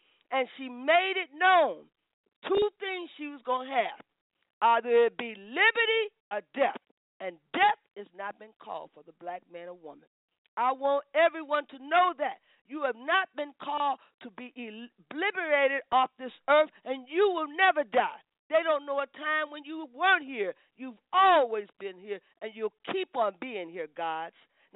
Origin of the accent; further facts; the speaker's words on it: Indiana, United States; Now, the story I told of Harriet was to make changes here in my hometown. It was to make changes here so that people can begin to feel like they're safe here